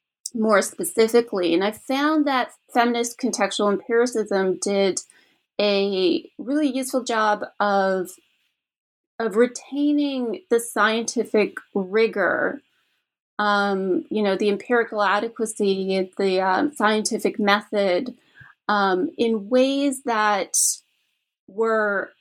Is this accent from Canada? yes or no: yes; Canada; I'm originally from Canada.